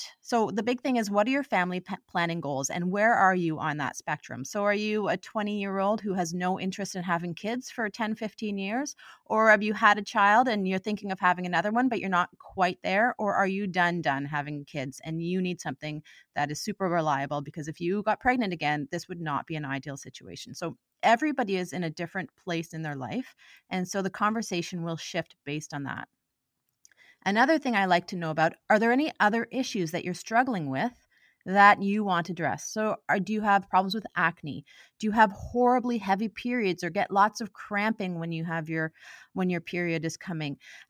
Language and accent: English; Ottawa, Ontario, Canada; And I am originally from Ottawa, in fact